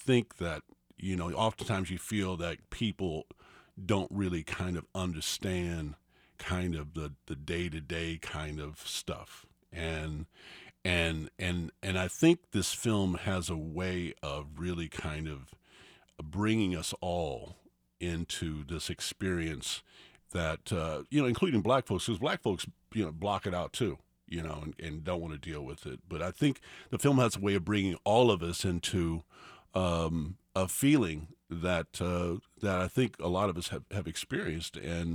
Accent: Junction City, Kansas, United States; I grew up in Junction City, an incredibly integrated neighborhood, diverse before the word was even around, really.

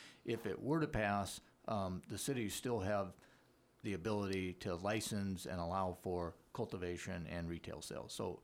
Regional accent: Alaska, United States; I grew up on the Kenai Peninsula. Pot has been around since I was in grade school, although I didn't know what it was then.

